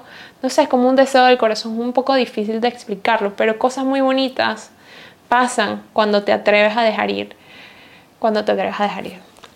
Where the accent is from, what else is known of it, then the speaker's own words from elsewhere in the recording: Venezuela; moved away; also born or lived in Austria; dejé ir el país en donde vivía dos veces, porque me fui de Venezuela, luego estaba viviendo en Austria y me fui de Austria